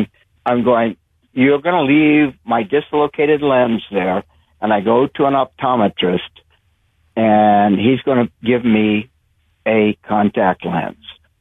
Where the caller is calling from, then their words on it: Pacific Grove, California, United States; from Pacific Grove.